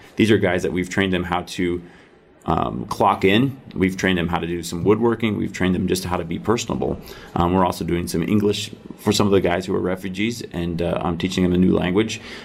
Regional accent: Iowa, United States; her factory where they make the candles is about 50 miles from my hometown in Iowa.

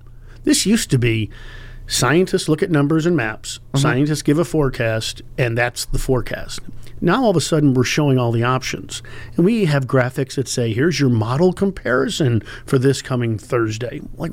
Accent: Oswego, New York, United States; I grew up in the Great Lakes. I grew up in the aforementioned Oswego, New York. And I grew up three city blocks from a gorgeous body of water.

